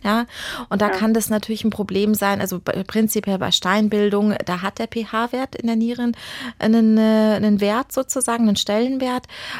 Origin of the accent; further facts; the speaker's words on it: Bavaria, Germany; weil so ich bin ja auch aus Bayern.